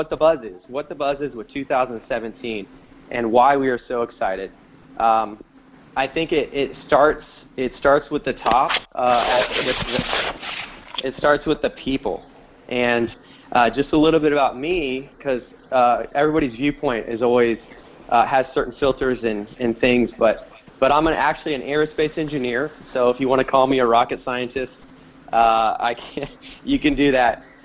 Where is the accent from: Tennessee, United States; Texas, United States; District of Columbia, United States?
Texas, United States; I can't wait to see everybody in 2 weeks coming to my hometown here, down to Texas to get together and learn and train